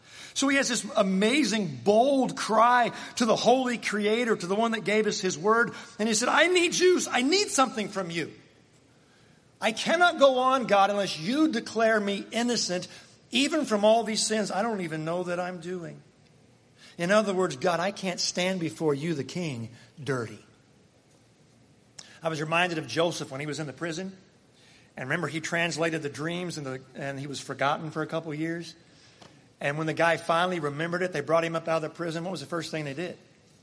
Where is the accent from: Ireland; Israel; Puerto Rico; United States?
Ireland; Well, I'm Irish, so it's okay if I have a temper.